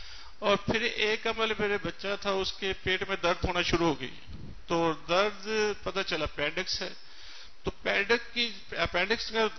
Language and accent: Urdu; Sahiwal, Punjab, Pakistan; میرا تعلق ساہیوال سے ہے.